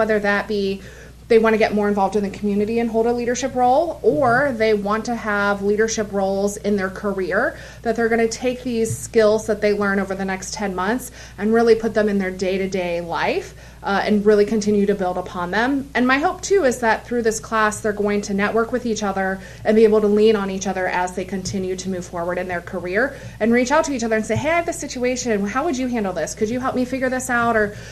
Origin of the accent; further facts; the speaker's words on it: Versailles, Ohio, United States; Yeah, so I was born and raised in Versailles.